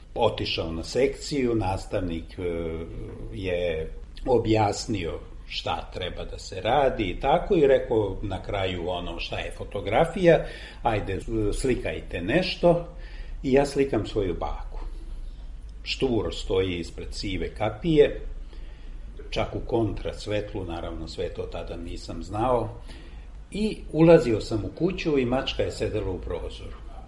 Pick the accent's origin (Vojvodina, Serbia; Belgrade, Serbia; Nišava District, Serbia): Vojvodina, Serbia; first language hu; Serbian is a second language; u petom razredu još nisam govorio srpski jezik. 4 godine sam išao u školu na mađarskom jeziku, a rođen sam na Salašu. Bez struje, uz petrolejsku lampu sam učio, zemljani pod bio. I da bi učio dalje na mađarskom školu, trebalo je ići u Kikindu